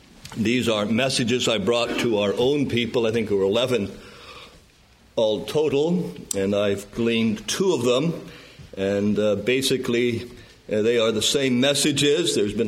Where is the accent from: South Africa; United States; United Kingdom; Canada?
Canada; Growing up in Canada, we spent most of our growing up years in small mining town communities, and they were surrounded by a vast wilderness of forest, rivers, and lakes.